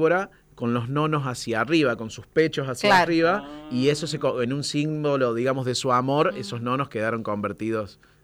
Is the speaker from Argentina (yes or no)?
yes; Villa Dolores, Córdoba, Argentina; yo nací y me crié en Villa Dolores, que es la ciudad más grande de Tras la Sierra